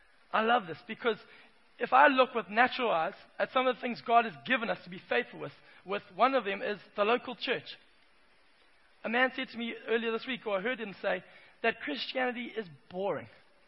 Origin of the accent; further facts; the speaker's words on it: Zimbabwe; I grew up in Zimbabwe and we developed a language of our own that only Zimbabweans understood.